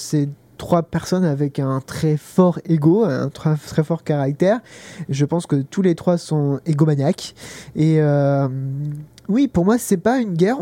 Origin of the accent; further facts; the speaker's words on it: Brittany, France; je pense qu'en tant que breton, on peut dire qu'on peut défendre les Italiens